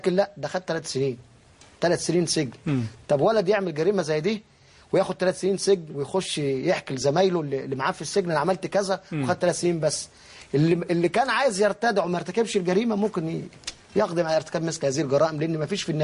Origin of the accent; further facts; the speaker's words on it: Egypt; وتقال إن عندنا في مصر يعني في بشاعة